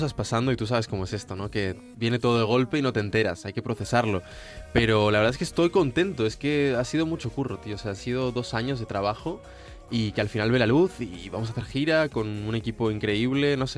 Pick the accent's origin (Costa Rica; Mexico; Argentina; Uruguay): Uruguay; also born or lived in Spain